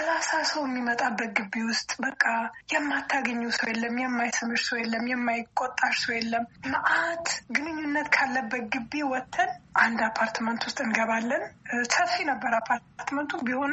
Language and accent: Amharic; Addis Ababa, Ethiopia; moved away; also born or lived in Europe / United States; ያደኩት መስፍን አረር መንገድ ላይ ከጣሊያን ትምህርት ቤት በላይ ነው። አያቶቼ ጋር እዛ ነው ያደኩት። ለውጥ በሚመጣበት ጊዜ ደርግ ሲገባ ወደ አውሮፓ ሄድኩኝ።